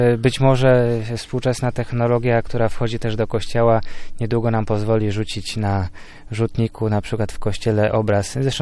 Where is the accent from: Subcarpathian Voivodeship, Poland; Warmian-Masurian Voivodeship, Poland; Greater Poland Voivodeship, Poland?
Greater Poland Voivodeship, Poland; Poznań; dlatego że w Poznaniu, skąd pochodzę, no nie ma już właściwie tej tradycji.